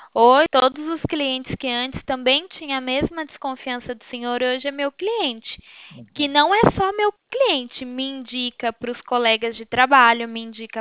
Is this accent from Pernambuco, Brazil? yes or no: no; Itatiba, São Paulo, Brazil; born there; Nasci em Itatiba mesmo.